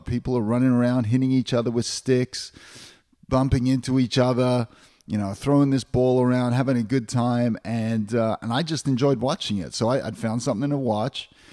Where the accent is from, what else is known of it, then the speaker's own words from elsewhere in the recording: Australia; moved away as an adult; I'm 50 years old, and I grew up in Australia, actually. And after graduating university, I came over here.